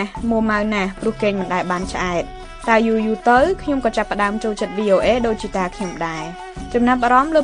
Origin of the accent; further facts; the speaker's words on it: Kampong Cham, Cambodia; moved away as an adult; now in United States; ចង់ទៅកន្លែងថ្មីថ្មីឆ្ងាយពីភូមិតូចមួយក្នុងខេត្តកំពង់ចាមដែលជាស្រុកកំណើតខ្ញុំ